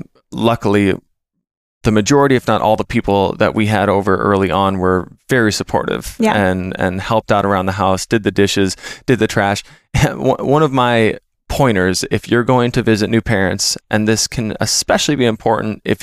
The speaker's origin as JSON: {"language": "English", "region": "Minnesota", "country": "United States", "said": "so me being the Minnesotan people pleaser"}